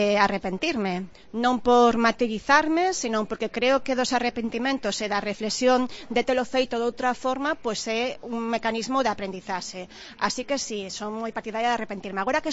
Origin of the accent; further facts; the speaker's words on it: Santiago de Compostela, Galicia, Spain; todos coñecemos, as que somos de Santiago